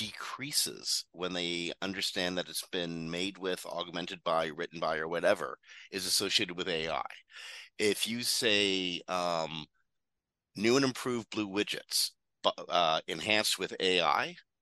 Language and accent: English; Canada; And you know what? I'm a Canadian.